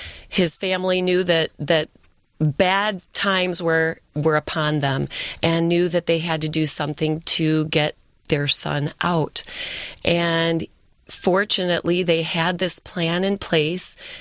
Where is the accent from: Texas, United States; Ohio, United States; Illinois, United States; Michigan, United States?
Michigan, United States; Livonia; I grew up in Livonia, Michigan. I grew up in a small house with three other siblings and my mom and dad.